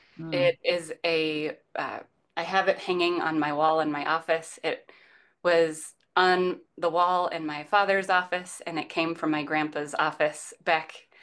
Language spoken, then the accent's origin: English; Indiana, United States; now in Northern Virginia, United States; I'm a transplant to Northern Virginia, as many people are. But I grew up in Northern Indiana. Oh, wow. In the middle of the fields, the cornfields, soybeans, all the things.